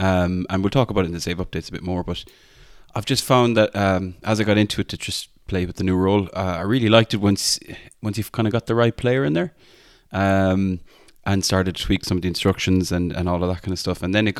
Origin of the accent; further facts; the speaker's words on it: Ireland; accent: Irish; In my Irish accent